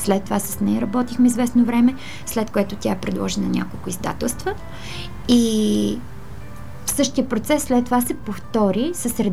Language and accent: Bulgarian; Balkan Mountains, Bulgaria; Аз съм родена в Балкана и една от чертите на нас балканджиите е упорството и ината.